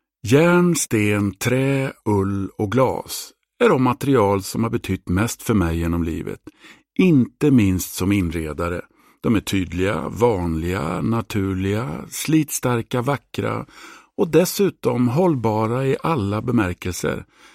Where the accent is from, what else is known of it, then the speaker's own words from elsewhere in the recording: Degerfors, Örebro County, Sweden; pappa var järnbruksarbetare i Österrike före andra världskriget innan han emigrerade till Sverige för att arbeta som smältare på järnverket i Degerfors, där jag växte upp.